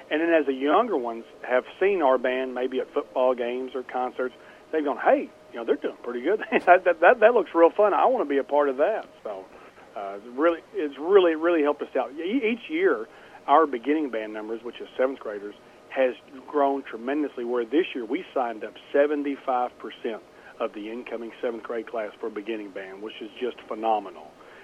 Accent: Paragould, Arkansas, United States; I'm from Paragould and I went to Paragould High School

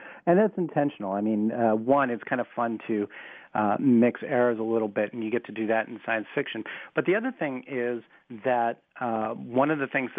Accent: Los Angeles, California, United States; now in Bradford, United States; I grew up in Los Angeles, so it's quite a change from Bradford, Ohio.

